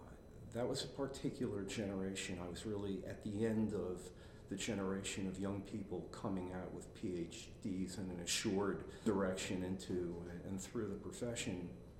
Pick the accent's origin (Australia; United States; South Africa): United States; The what was probably the product of growing up in a middle-class American Jewish household